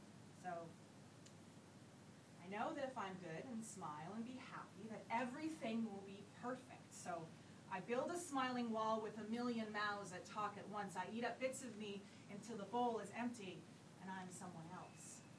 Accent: Canada; now in England, United Kingdom; what it's like being a Canadian here in England

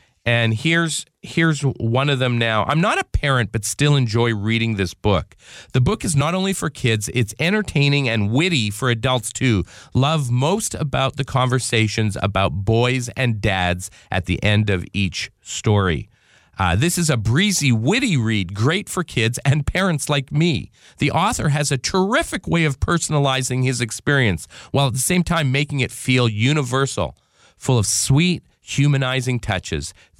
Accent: Winnipeg, Manitoba, Canada; When I grew up in Winnipeg, Canada, all I did was go Christmas caroling. I went to public school, and I think I was the only Jew there

